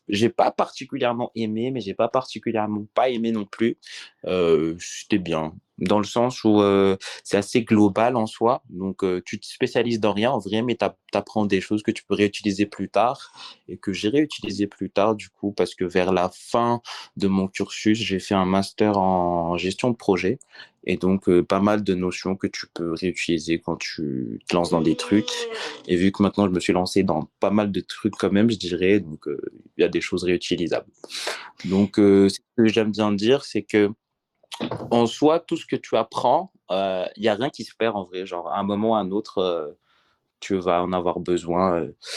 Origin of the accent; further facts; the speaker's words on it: Antananarivo, Analamanga, Madagascar; j'ai grandi une grosse partie à Tana, bien sûr. Très classique, je dirais. Enfance normale, j'ai pas eu trop de soucis particuliers. Et puis à un moment, j'ai étudié pendant 2 ans en France à Paris.